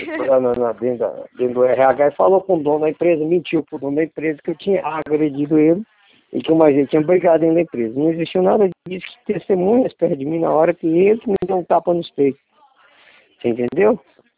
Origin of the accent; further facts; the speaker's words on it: Belo Horizonte, Minas Gerais, Brazil; moved away as an adult; now in São Paulo, Brazil; cresci na, nascido e cresci na capital mineira, em Belo Horizonte. Então o que acontece? De lá pra cá eu não tive contato mais lá com o meu estado.